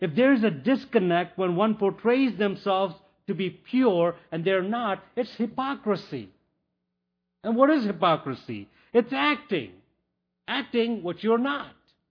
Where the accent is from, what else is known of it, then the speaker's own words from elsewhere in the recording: India; You know, I come from India.